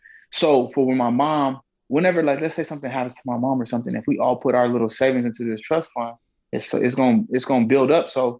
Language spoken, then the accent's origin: English; Killeen, Texas, United States; this is my first time outside of Texas. I'm born and raised in Killeen. So it's my first time like out.